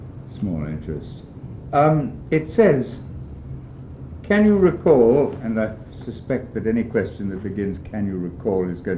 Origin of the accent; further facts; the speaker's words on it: South Africa; I'm a South African, so I know about it.